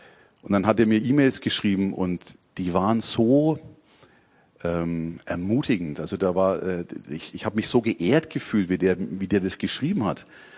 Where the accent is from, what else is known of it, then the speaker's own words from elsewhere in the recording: Bavaria, Germany; wie schwer mir das fällt, als Franke.